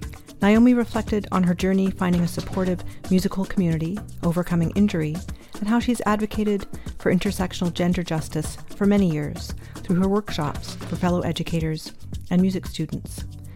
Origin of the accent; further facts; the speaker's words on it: Canada; you know, I'm Canadian anyway